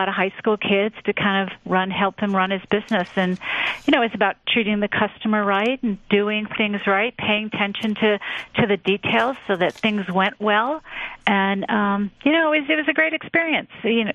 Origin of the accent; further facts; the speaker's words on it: Detroit, Michigan, United States; I grew up on the west side of Detroit, in what, you know, some people talk about is like the St. Suzanne's kind of neighborhood.